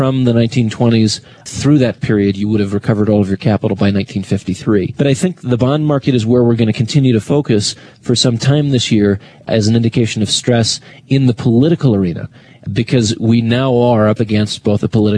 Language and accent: English; United States; I'm an American. It matters to me because I live here. I'm raising my family here.